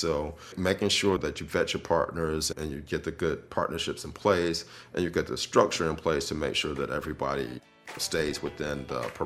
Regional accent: Chicago, Illinois, United States; I'm from the Windy City from Chicago.

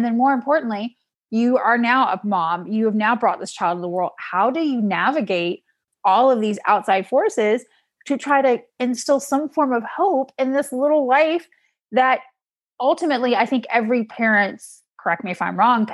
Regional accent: Georgia, United States; I'm from Georgia, so switches. Shout out to all you people from the South, you know what a switch is.

